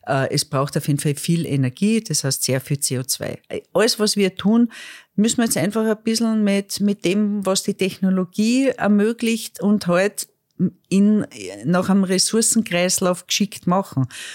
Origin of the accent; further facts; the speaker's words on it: Lower Austria, Austria; wir wollen als Niederösterreicher